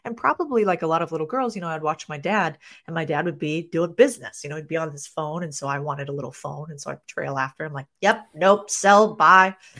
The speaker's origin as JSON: {"language": "English", "town": "Phoenix", "region": "Arizona", "country": "United States", "tie": "born or raised there", "said": "I grew up in Phoenix, Arizona."}